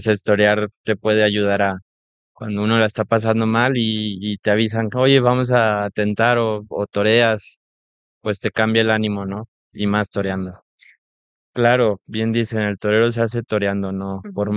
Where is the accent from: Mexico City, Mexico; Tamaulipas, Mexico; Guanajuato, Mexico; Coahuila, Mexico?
Tamaulipas, Mexico; Reynosa; born there; Sí, nací en Reynosa en el año 2002